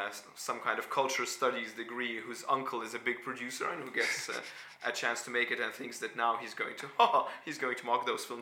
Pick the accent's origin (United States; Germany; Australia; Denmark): Denmark; being a Russian kid growing up in Denmark